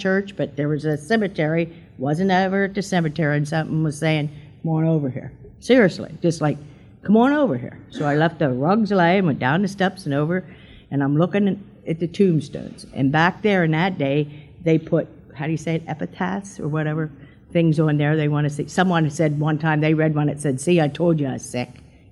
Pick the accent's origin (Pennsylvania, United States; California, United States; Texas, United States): Pennsylvania, United States; Bristol; also born or lived in Monument; I was born in Monument, but my grandparents took me to Bucks County to raise me, and I was there for 12 years. I was raised in Bucks County in Bristol, and right across from Minnesota Mining.